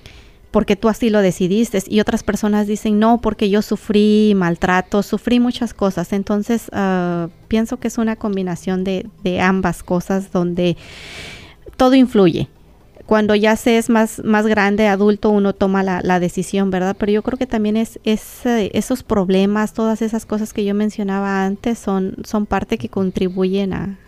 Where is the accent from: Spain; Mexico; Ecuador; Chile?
Mexico; Oaxaca; hablando como oaxaqueños, en nuestra cultura